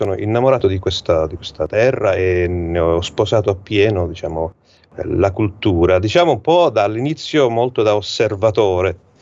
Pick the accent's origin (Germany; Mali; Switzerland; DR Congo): Germany; now in Calabria, Italy; Io sono nato e cresciuto in Germania, poi sono trasferito in Calabria